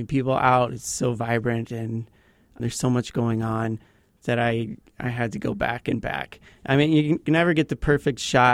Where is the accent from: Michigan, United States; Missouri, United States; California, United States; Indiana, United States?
Michigan, United States; Ann Arbor; moved away as an adult; also born or lived in Las Cruces; I'm originally from Michigan, grew up on south of Ann Arbor, got my BFA in photography from Western Michigan University.